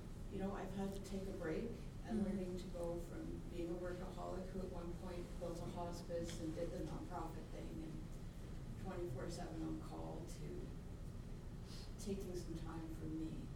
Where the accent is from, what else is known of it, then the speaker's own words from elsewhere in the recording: Red Deer, Alberta, Canada; I'm from Red Deer, Alberta.